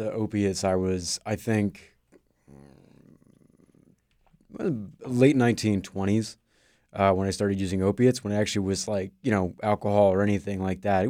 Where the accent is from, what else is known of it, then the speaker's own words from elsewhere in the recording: Ohio, United States; so I'm from Ohio.